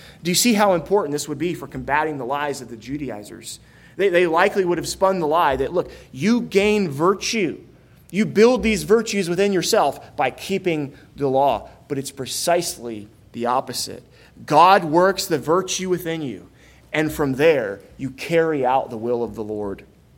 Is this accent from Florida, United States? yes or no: yes; Florida, United States; I grew up in Florida. I grew up in the part of Florida where we don't have oranges.